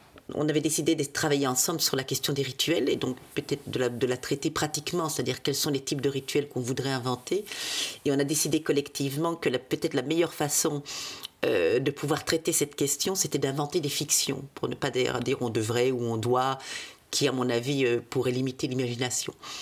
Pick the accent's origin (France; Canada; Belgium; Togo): Belgium; Liège, Wallonia; Je suis liégeoise, je donne cours à l'université de Liège